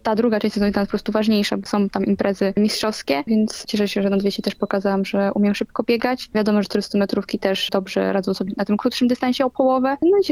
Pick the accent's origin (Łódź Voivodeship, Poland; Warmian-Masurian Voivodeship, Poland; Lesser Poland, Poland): Warmian-Masurian Voivodeship, Poland; Olsztyn; jestem rodowitą olsztynianką urodzoną tutaj, mieszkającą i trenującą na moim stadionie w Kortowie